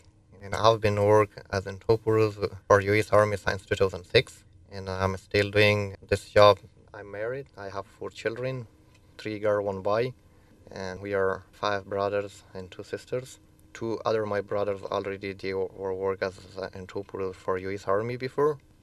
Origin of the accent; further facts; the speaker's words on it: Kandahar, Afghanistan; Oh, yes, because I'm born in Kandahar and I grew up here in Kandahar.